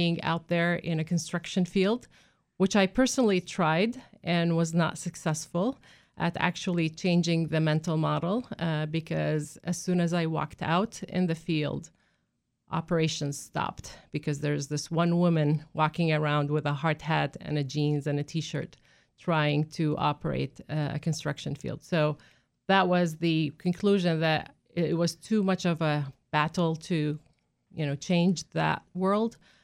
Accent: Kuwait; also born or lived in Iraq; now in United States; I am from the land of Mesopotamia, which is in the new country name is Iraq. I grew up in Kuwait, however. My parents basically migrated to Iraq, and then eventually I immigrated to the United States because this is where I want to be and this is what I call home.

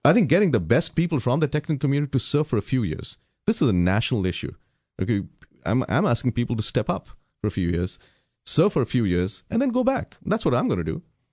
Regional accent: California, United States; And I'm from California, the Bay Area, where it never snows.

